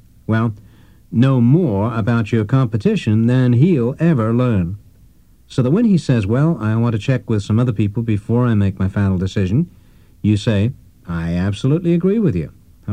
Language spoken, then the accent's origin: English; England, United Kingdom; When I was growing up in England after World War II, there were no toys being manufactured.